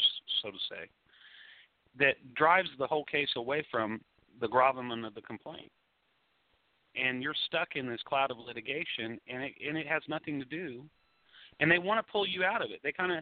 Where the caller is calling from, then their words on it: Bloomington, Indiana, United States; No, I'm in Bloomington, Indiana, campus of Indiana University, home of IU basketball.